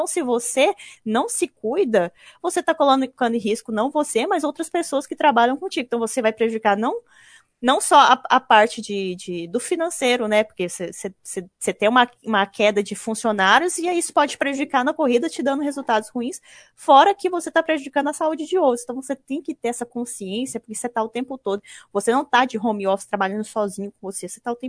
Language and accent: Portuguese; Goiânia, Goiás, Brazil; now in Rio de Janeiro, Brazil; Eu fiquei 2 meses em casa, voltei, sou de Goiânia, né? Eu tô no Rio, voltei para casa, fiquei 2 meses em casa